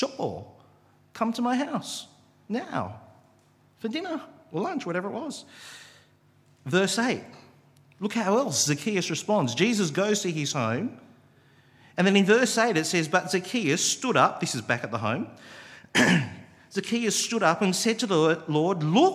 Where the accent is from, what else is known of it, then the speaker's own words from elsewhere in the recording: Australia; I know I'm young, I know I'm from Australia